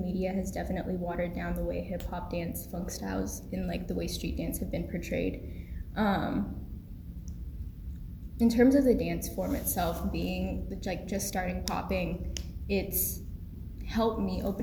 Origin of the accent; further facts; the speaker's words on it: Philippines; as a Filipino woman, it's something I'm honored to have the opportunity to learn about and be a part of.